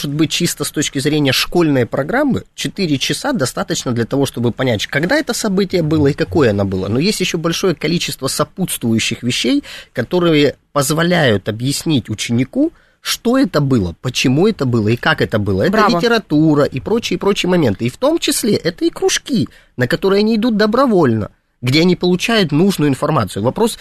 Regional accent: Crimea, Ukraine; Я крымчанин

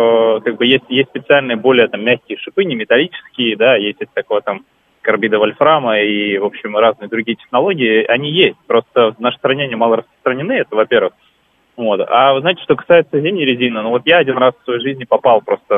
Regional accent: Vladivostok, Primorsky Krai, Russia; Я автомобилист, родом из Владивостока.

